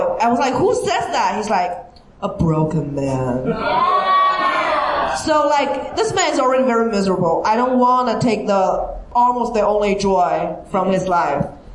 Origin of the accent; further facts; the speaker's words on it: China; I'm from China. My ex-boyfriend lives in Baltimore.